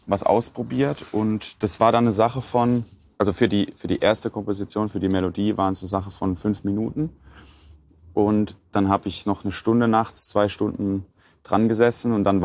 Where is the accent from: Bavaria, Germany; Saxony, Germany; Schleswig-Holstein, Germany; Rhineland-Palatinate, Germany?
Rhineland-Palatinate, Germany; Maikammer; Nee, ich komme aus Maikammer. Also auch nicht weit davon.